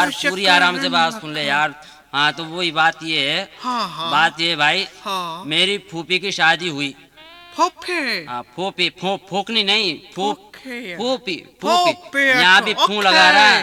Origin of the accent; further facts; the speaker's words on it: Khurja, Uttar Pradesh, India; मकान नंबर 110 मोहल्ला सरायलो खुर्जा, जिला बुलंदशहर, यूपी का रहने वाला हूँ भाई।